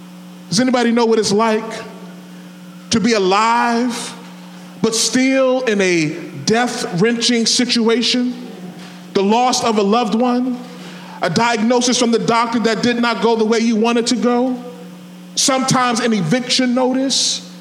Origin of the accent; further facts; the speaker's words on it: Brooklyn, New York, United States; When I was growing up in Brooklyn, not too far from here, I used to play for a lot of churches.